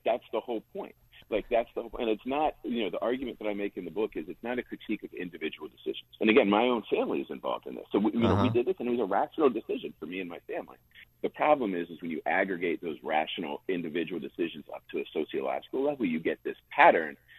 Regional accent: Penn Hills, Pennsylvania, United States; And in my hometown of Penn Hills, what that looked like is the EPA and state environmental regulators getting involved

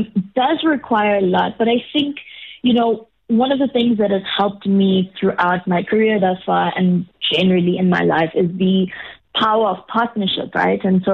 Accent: Durban, KwaZulu-Natal, South Africa; moved away as an adult; now in Johannesburg, South Africa; I am from Durban, actually. So I'm from a place called Paxos. That's where I was born and raised. And currently I live in Johannesburg. So I moved here in 2010 to study, and I have not left.

